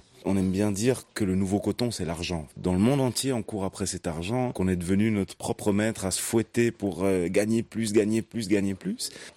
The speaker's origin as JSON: {"language": "French", "country": "Switzerland", "tie": "born or raised there", "said": "moi, j'ai grandi en Suisse."}